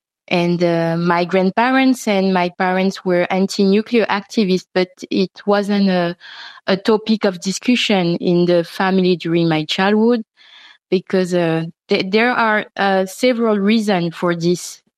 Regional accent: Windward Islands, French Polynesia; I grew up in Tahiti. It's the main island of French Polynesia because we have hundreds of islands.

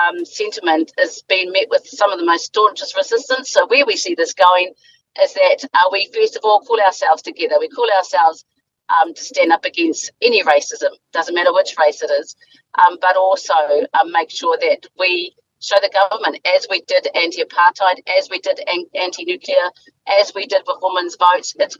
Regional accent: Parihaka, Taranaki, New Zealand; I come from Taranaki, from Parihaka, and we have seen this before

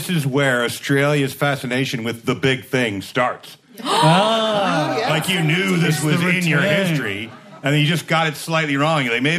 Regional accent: United States; Well, as an American, I believe traditionally we arrive via Normandy Beach.

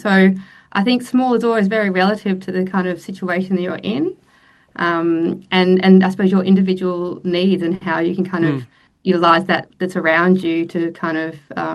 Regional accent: Melbourne, Victoria, Australia; I'm from Melbourne

